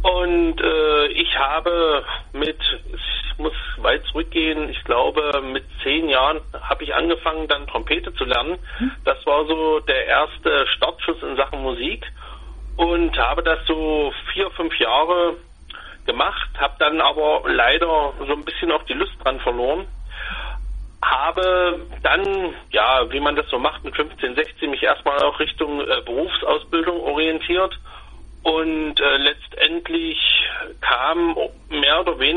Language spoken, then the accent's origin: German; Saxony-Anhalt, Germany; Ich komme aus dem schönen Sachsen-Anhalt. Bin in einem kleinen Dörfchen geboren, nahe Köthen oder nahe Dessau. Das sagt vielleicht den einem oder anderen doch ein bisschen mehr. Wohne aber jetzt in der schönen Gemeinde Mulde-Stausee